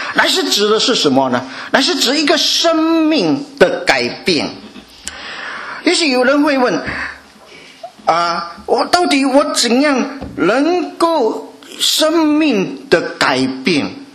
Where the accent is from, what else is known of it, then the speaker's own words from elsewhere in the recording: China; 我们中国人的风俗习惯，一年结束的时候，我们将会来一个大扫除。